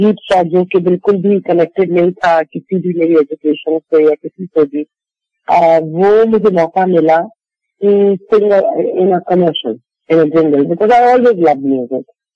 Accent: Karachi, Sindh, Pakistan; moved away; also born or lived in Dhaka / Kabul; پیدائش میری ڈھاکہ کی ہے، لیکن تقریباً کوئی 2-3 سال کی عمر میں family move back to Karachi.

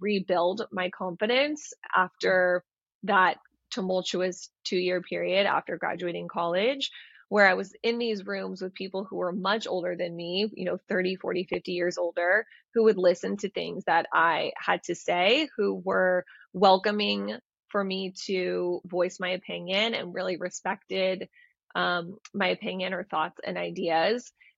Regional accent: Florida, United States; now in California, United States; I'm from Florida, so USC really became kind of my home in California.

